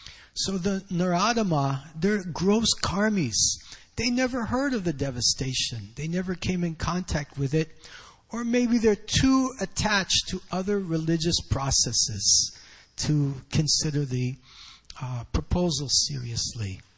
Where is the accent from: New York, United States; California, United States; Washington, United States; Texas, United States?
New York, United States; Like in New York, I'm from New York.